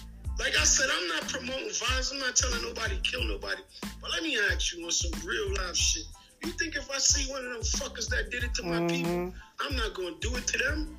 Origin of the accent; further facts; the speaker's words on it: United States; I grew up in America.